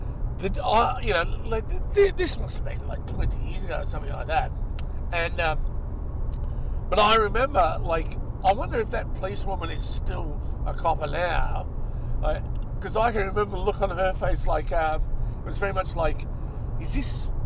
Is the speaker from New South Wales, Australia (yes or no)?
no; Hawthorn, Victoria, Australia; I was from Hawthorn, but yeah, I hung around the Camberwell.